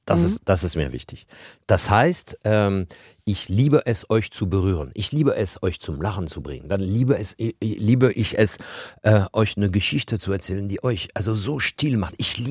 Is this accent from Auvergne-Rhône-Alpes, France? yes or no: no; Paris, Île-de-France, France; German is a second language; now in Germany; Ich bin wirklich Franzose, mittlerweile bin ich beides, Deutscher und Franzose, aber ich bin in Paris geboren, in Paris aufgewachsen, hatte auch keine deutsche Eltern oder sowas. Ich habe Deutsch in der Schule gelernt, wie jeder auch sehr unmotiviert und kam irgendwann in Deutschland.